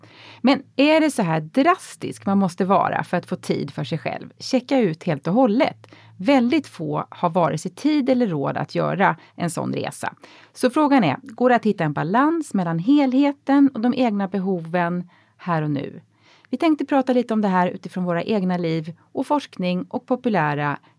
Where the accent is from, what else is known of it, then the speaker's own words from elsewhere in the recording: Växjö, Kronoberg County, Sweden; Jag ville bort från den här lilla stan Växjö där jag växte upp, där ingenting hände.